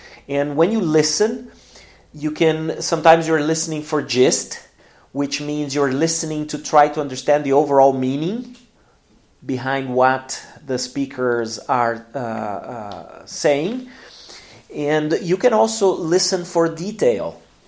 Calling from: Porto Alegre, Rio Grande do Sul, Brazil

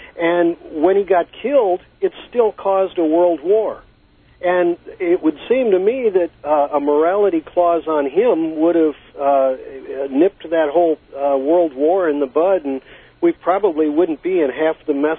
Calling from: San Francisco, California, United States; Yeah, greetings from San Francisco.

